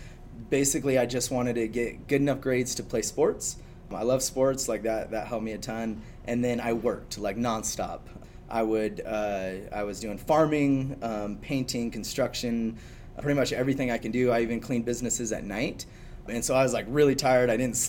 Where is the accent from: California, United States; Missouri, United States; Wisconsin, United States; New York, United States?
California, United States; also born or lived in La Grande; So I grew up in California, kind of bounced around a lot, homeless for a long time, and then ended up coming up and living with my grandma in La Grande.